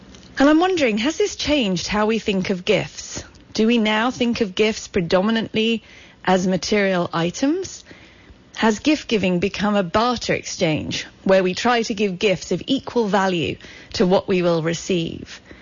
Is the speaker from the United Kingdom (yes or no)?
yes; United Kingdom; now in Santa Cruz, United States; I'm British, as you can probably tell, but I've lived in Santa Cruz for over 10 years, and I'm also an American citizen.